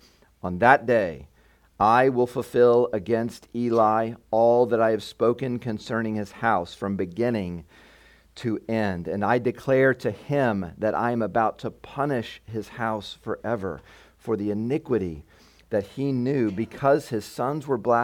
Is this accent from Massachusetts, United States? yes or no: no; Arlington, Texas, United States; I grew up in the Metroplex in Arlington, and so I've heard of Terrell. I grew up in a large family.